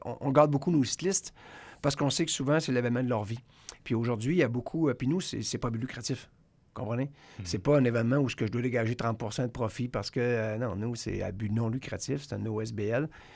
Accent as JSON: {"language": "French", "town": "Anse-Saint-Jean", "region": "Quebec", "country": "Canada", "tie": "born or raised there", "said": "l'étape qui me plaît le plus, c'est celle de l'abbé, au départ, à Anse-Saint-Jean, mon village natal."}